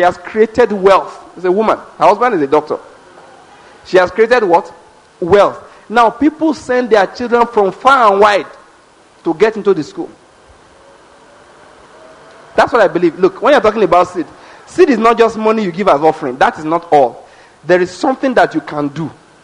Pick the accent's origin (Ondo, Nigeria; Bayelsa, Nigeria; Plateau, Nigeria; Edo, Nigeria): Ondo, Nigeria; You know, in my hometown, well, not really my hometown, but that's where we live. That's where I grew up, okay? There is a school there where people send their children from Lagos. This is Ondo State.